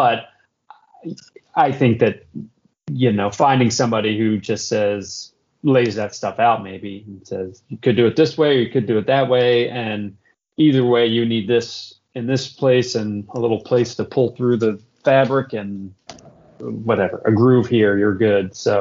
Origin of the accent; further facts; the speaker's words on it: Virginia, United States; I grew up in Virginia, and they had a few pieces made by some local guys.